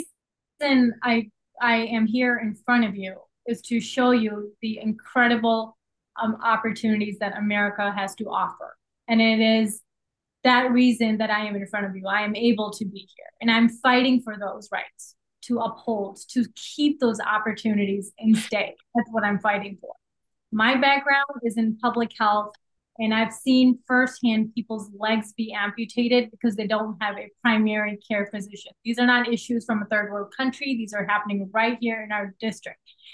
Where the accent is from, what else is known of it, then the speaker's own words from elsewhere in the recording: Oakbrook Terrace, Illinois, United States; also born or lived in Pakistan; So I grew up in Oak Park Terrace my entire life. I was born in Pakistan.